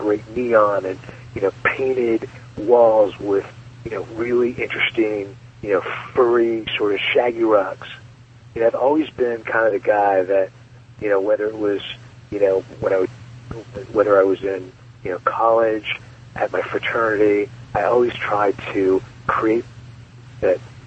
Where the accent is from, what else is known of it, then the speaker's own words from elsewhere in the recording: Seattle, Washington, United States; I grew up in Seattle, Washington, and, you know, this great little house in a nice community.